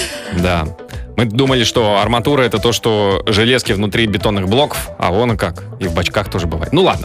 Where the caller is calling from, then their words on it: Tolyatti, Samara Oblast, Russia; из Тольятти.